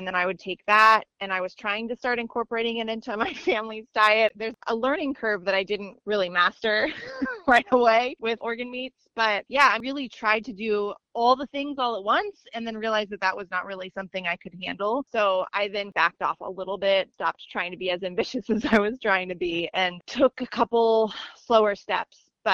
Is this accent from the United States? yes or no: yes; Maryland, United States; I grew up in Maryland